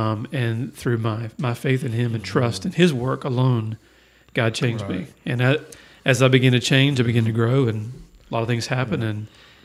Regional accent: Williamston, North Carolina, United States; Well, I am actually from Williamston, grew up here, went to high school with this guy over here

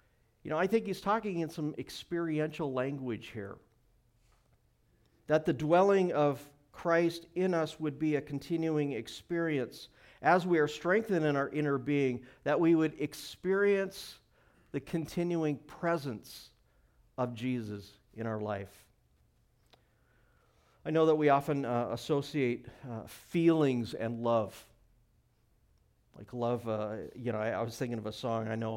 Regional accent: Montana, United States; Of course, I'm from Montana. I like wide open spaces, you know.

